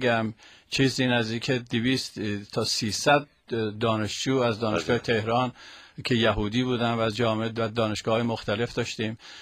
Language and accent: Persian; Hamadan, Iran; من همدان.